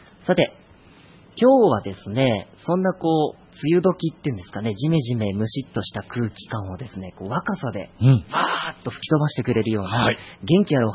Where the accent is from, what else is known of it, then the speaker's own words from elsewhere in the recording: Numazu, Shizuoka, Japan; 沼津の高校出身ですから